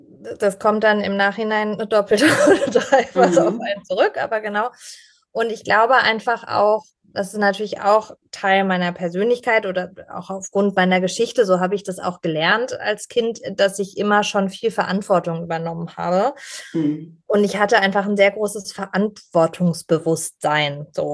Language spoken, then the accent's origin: German; Pforzheim, Baden-Württemberg, Germany; now in Berlin, Germany; Meine Eltern haben sich dann irgendwann getrennt und ich bin aus Pforzheim weg mit meiner Mama nach Berlin.